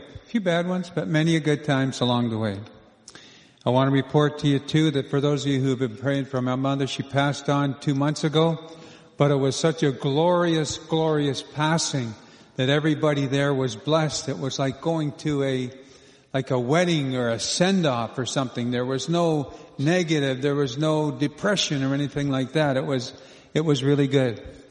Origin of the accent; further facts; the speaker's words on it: Toronto, Ontario, Canada; also born or lived in Quebec; I mean, there's people that have wondered why we left Quebec, but we were born and raised in Toronto area and sent into Quebec as missionaries. So we went up there for about 12 years.